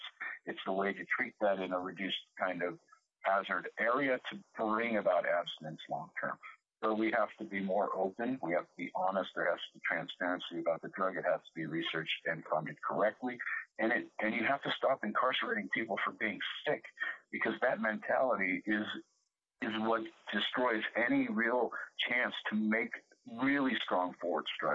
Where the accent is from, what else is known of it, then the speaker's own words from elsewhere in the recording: California, United States; I remember smoking weed young. Everybody smoked weed. I grew up in California